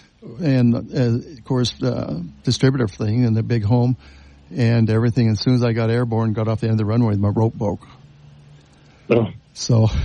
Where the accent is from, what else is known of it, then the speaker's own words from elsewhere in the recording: Kemmerer, Wyoming, United States; I grew up in Wyoming and a little town of Kemmer, Wyoming, J.C. Penney's first store.